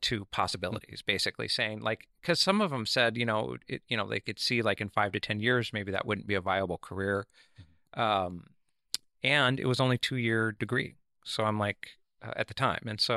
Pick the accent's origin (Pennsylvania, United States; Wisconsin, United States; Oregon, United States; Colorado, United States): Oregon, United States; Laurelhurst; so I grew up in Laurelhurst, right by Laurelhurst Grade School, but my baseball practice was at Grant High School.